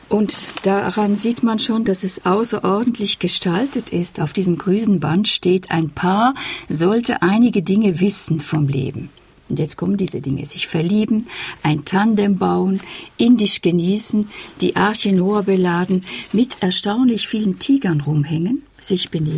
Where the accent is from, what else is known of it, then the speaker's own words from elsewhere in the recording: Switzerland; mir als Schweizerin